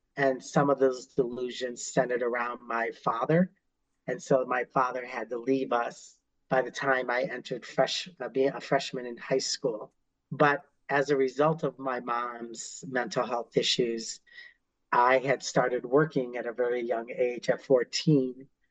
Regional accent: Chicago, Illinois, United States; born there; My background is my family is from Puerto Rico. I'm a first generation because I was born here in Chicago. And both my parents came here from Puerto Rico.

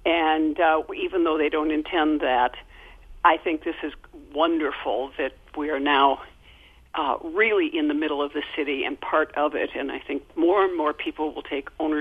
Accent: St. Louis, Missouri, United States; But I am from St. Louis

